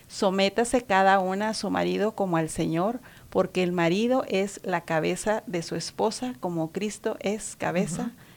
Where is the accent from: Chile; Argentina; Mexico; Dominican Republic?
Mexico; Yo escuchaba, por ejemplo, en mi país, en México